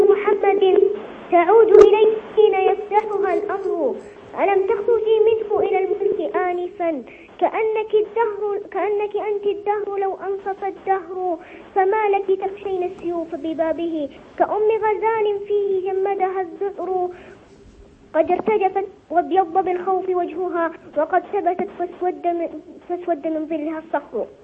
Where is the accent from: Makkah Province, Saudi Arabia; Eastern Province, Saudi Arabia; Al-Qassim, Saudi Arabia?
Makkah Province, Saudi Arabia; Taif